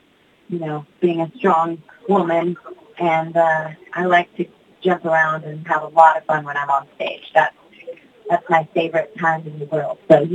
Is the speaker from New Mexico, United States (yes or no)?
yes; New Mexico, United States; Well, I'm from New Mexico, but I am not Mexican. I thought I was Mexican until I was, like, 13. but I'm part Cherokee Indian.